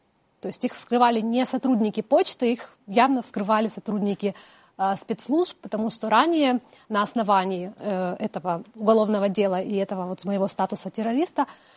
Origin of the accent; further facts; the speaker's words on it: Crimea, Ukraine; moved away as an adult; also born or lived in Simferopol; Красногвардейский район, это моя родина, но перед тем, как я покинула Крым, я 10 лет прожила в Симферополе, то есть я считаю, это тоже такой мой родной город, в котором я жила, развивалась.